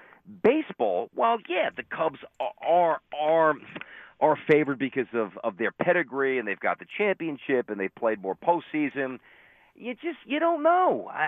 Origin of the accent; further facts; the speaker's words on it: Brooklyn, New York, United States; You know, I'm one of the only guys growing up in Brooklyn.